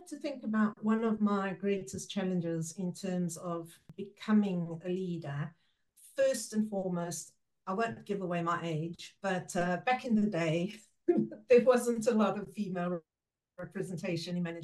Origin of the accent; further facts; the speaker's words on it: Mozambique; first language Portuguese; English is a second language; So living in Mozambique, this was at that time, living in Mozambique, I speak Portuguese. Portuguese is my first language. English is my second language.